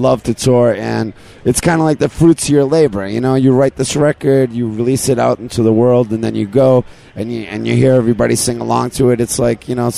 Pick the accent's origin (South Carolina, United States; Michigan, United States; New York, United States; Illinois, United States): Michigan, United States; Detroit; I've known Kid, Bob for a long time because I'm from Detroit, you know.